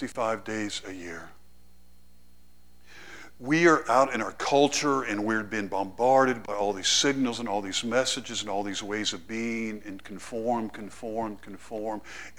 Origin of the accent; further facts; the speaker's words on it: United States; born there; No, I speak English because I'm an American. I was born in America.